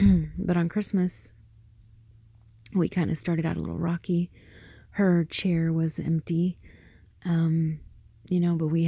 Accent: the South, United States; I'm from the South and we don't get the kind of snow that's beautiful and stuff.

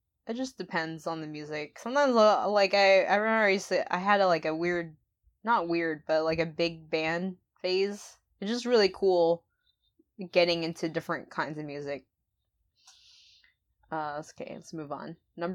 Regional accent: Florida, United States; The biggest one, well, I'm from Florida, so I have a pet peeve about Florida hate.

